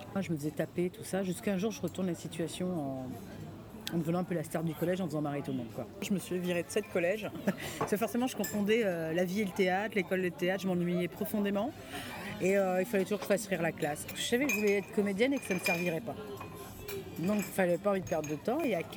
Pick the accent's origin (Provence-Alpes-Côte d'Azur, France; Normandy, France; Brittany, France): Brittany, France; born there; Je suis née en Bretagne, place Grosse, et j'ai été conçue rue des Vierges. Je suis d'origine algérienne par ma mère.